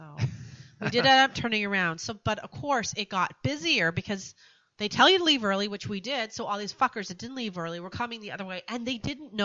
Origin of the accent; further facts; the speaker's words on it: Canada; we're like, yeah, we're Canadian. This is good.